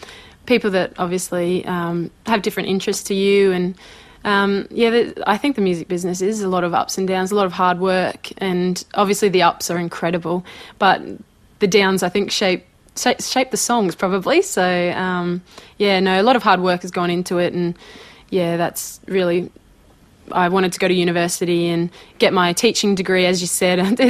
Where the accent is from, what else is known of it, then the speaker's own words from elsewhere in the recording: Mackay, Queensland, Australia; she actually passed as I was moving from Mackay to go to university